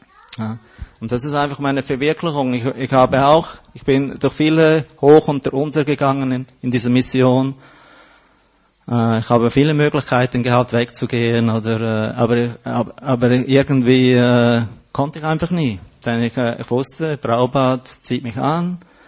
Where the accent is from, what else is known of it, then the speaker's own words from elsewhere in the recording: Switzerland; Als Schweizer habe ich mich immer gescheut davor, aber als ich jetzt